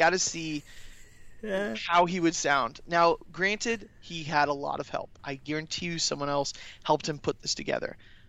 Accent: Florida, United States; I'm from Florida. Love Florida. I've been here my whole life.

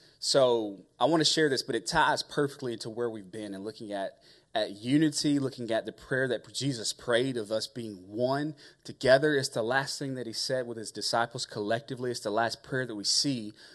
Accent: Carrollton, United States; I grew up in Carrollton, but more specifically, it was a community called Burwell, right?

